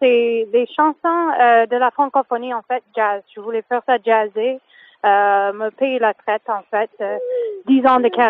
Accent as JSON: {"language": "French", "town": "Montreal", "region": "Quebec", "country": "Canada", "first_language": "English", "second_language": "French", "said": "j'aime dire que je suis anglophone, je suis montréalaise puis francophile"}